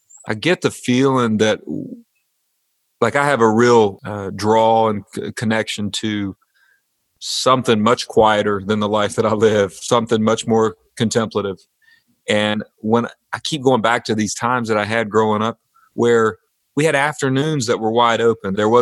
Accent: North Carolina, United States; Lexington barbecue, our father has taken us there growing up. That was the benchmark for us growing up in the Piedmont.

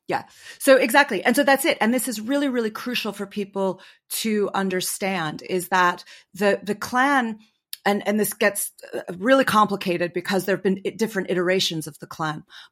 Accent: United States; Like, there's a part of me I'm quite proud of that as an American.

